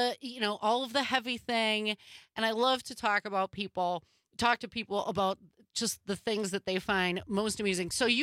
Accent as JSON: {"language": "English", "town": "Milwaukee", "region": "Wisconsin", "country": "United States", "tie": "born or raised there", "also_born_or_lived": "New York", "said": "growing up in Milwaukee, those were Dookies."}